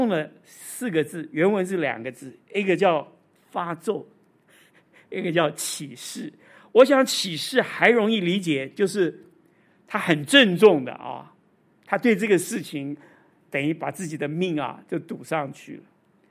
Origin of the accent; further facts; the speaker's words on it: Taipei, Taiwan; 我原来我的家庭是讲国语，我们是不讲台语的。我台语后来是自学的，我的同学也没有人讲台语，因为我都在台北的小学上学。我是学很好的台语，我是看布袋戏学的。